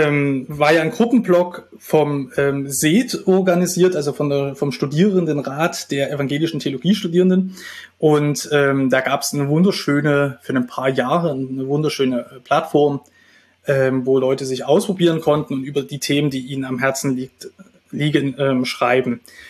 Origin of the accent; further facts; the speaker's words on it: Dresden, Saxony, Germany; Geboren bin ich in Dresden. Da bin ich auch zur Schule gegangen, meine gesamte Jugendzeit in Dresden verbracht und dann bin ich für eine Weile nach Halle an der Saale